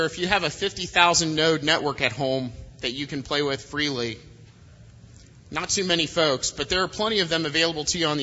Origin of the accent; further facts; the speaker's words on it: Columbus, Ohio, United States; I'm from Columbus, Ohio